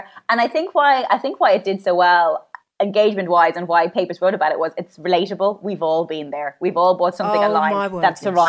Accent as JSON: {"language": "English", "country": "Ireland", "moved": "yes", "lives_now": "London, United Kingdom", "said": "especially like I moved from Ireland to London, and that was such a big kind of culture shock anyway"}